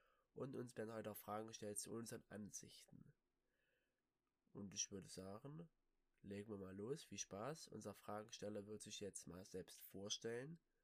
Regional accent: Wendesheim, Germany; Ich komme aus dem Dorf Wendesheim. Das ist in der Nähe von Harda, was in der Nähe von Döben ist. Und laut meines Wissens wohne ich da schon mein Leben lang.

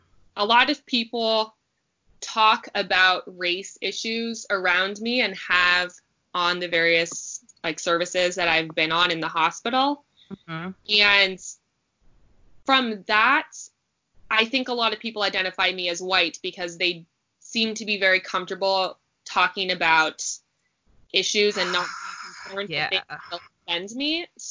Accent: San Diego, California, United States; now in St. Louis, United States; I grew up in San Diego, California, and ended up going to Berkeley for undergrad. So I spent a lot of time in California in my youth, and now I've since moved to Missouri, which is I live in St. Louis

